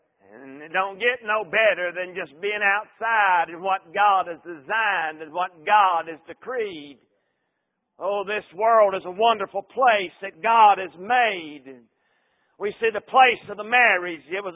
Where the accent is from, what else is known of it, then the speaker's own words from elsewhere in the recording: Tennessee, United States; I was raised in Middle Tennessee out in a sort of a country setting, a country atmosphere.